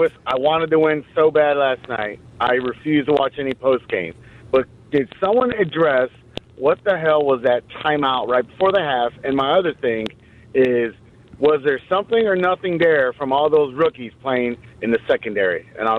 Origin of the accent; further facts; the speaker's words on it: Chicago, Illinois, United States; Hey, I'm from Southside, Jay Hood, back of the yards.